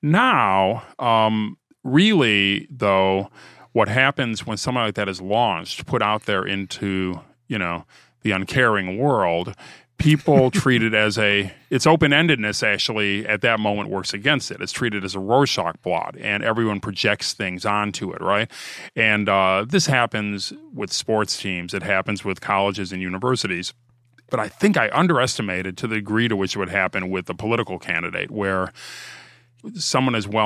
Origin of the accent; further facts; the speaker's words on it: Ohio, United States; You know, I'm from Ohio after all.